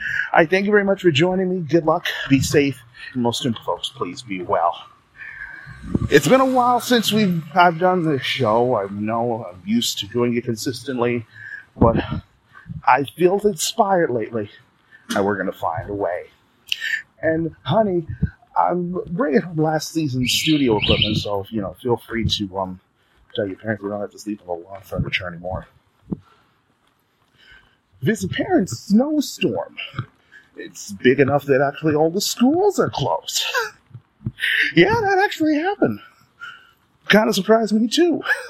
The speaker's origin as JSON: {"language": "English", "country": "United States", "said": "I was eating a tub of ice cream because I'm an American, right?"}